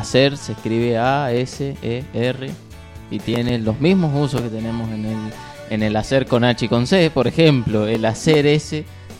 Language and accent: Spanish; Neuquén, Argentina; accent: neuquino; Obviamente. Yo soy de Neuquén.